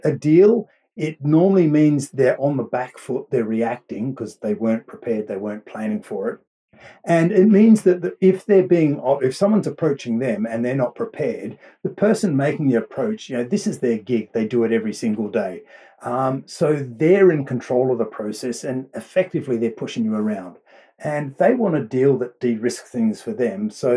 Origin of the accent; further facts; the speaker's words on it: Australia; accent: mild Australian; now in United Kingdom; I'm actually an Aussie, born and bred, spent most of my life there, but I've been living in the UK for the last nearly 20 years. So, it's a pretty mild Aussie accent